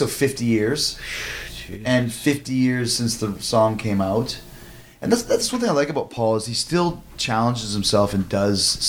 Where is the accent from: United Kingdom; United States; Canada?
Canada; Winnipeg, Manitoba; It's funny because I grew up in Winnipeg, and there back in those days we had like four channels